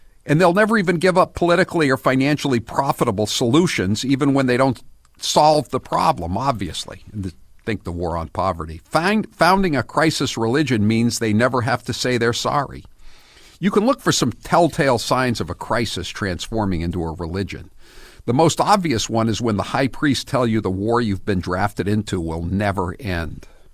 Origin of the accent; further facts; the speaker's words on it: Wellesley, Massachusetts, United States; I have an example of the crisis religion from my hometown of Wellesley, Massachusetts.